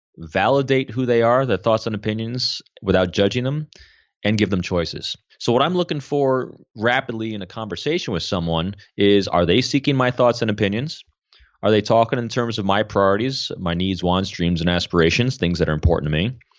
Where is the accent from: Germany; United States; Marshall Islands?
United States; New York; I come from the Northeast. I was born in Manhattan. I grew up north of the city. You know, I'm an extrovert from New York City